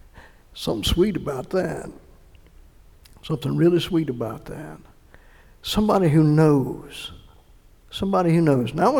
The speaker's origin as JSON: {"language": "English", "region": "North Carolina", "country": "United States", "said": "I have a little bit of one myself, but I love it. It's the accent that I remember. And we're all from North Carolina."}